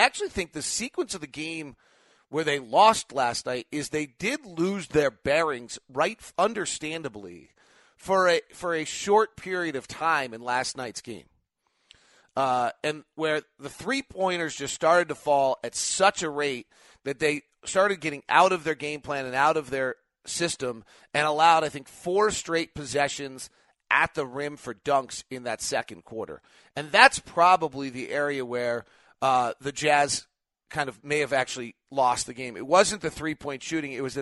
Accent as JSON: {"language": "English", "town": "Manhattan", "region": "Kansas", "country": "United States", "said": "I am from Manhattan, Kansas."}